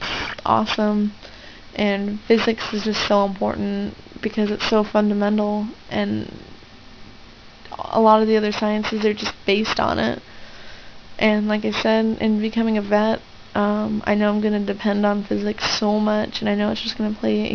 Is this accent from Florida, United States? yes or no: no; San Diego, California, United States; also born or lived in Coronado, United States / Hawaii, United States; I'm from San Diego. I was pretty much born and raised here. I was actually born in Coronado on July the 18th of 85, so I just turned 21.